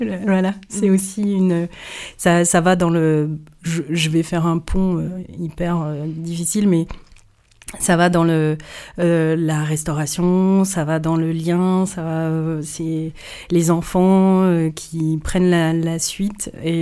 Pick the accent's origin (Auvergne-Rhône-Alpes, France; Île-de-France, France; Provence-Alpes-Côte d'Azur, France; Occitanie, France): Provence-Alpes-Côte d'Azur, France; Marseille; Moi, je suis marseillaise d'origine